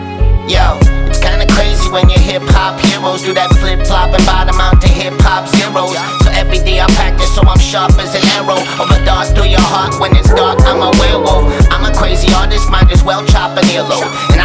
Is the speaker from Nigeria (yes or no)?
no; Canada; now in Los Angeles, United States; So I love being Canadian. I'm happy to be in LA.